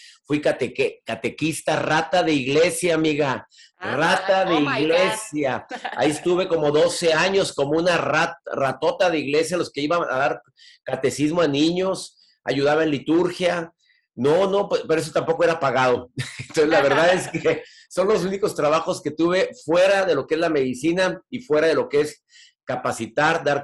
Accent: Monterrey, Nuevo León, Mexico; Yo andaba en camión, andaba en pecera, acá en Monterrey, de donde soy originario

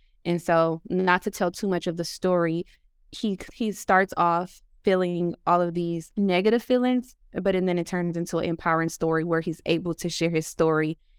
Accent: Los Angeles, California, United States; I am from Los Angeles, California, South Central to be exact.

